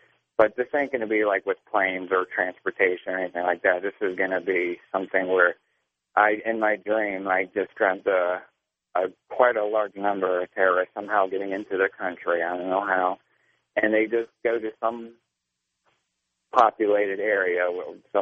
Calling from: Pittsburgh, Pennsylvania, United States; I'm calling from Pittsburgh.

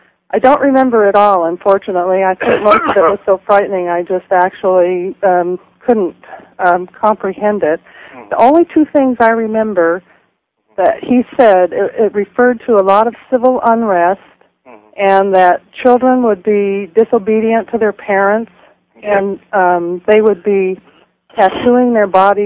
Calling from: Red Bluff, California, United States; I'm calling from Red Bluff, California.

